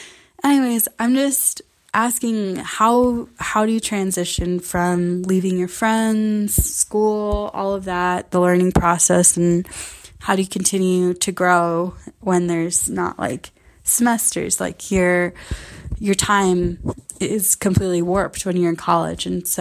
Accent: Northwest, United States; I'm going to be moving with my boyfriend to the Southwest, and I'm from the Northwest

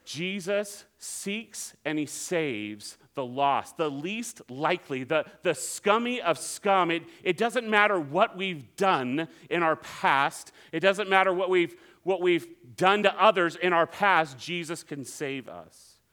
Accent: Alameda, California, United States; I grew up in Alameda. I grew up in a house

